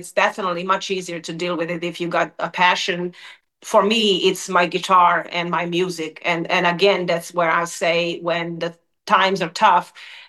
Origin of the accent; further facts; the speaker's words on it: Serbia; now in United States; He grew up here in Michigan, and I grew up in Serbia, and we had the same upbringing